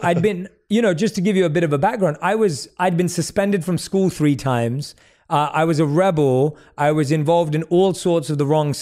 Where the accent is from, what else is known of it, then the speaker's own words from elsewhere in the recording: London, United Kingdom; I was born and raised in London, so lived a very normal life.